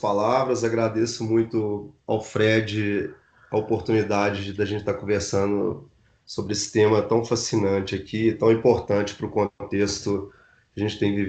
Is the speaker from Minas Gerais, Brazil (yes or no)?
yes; Belo Horizonte, Minas Gerais, Brazil; E eu sou de Belo Horizonte, né, minha trajetória toda aqui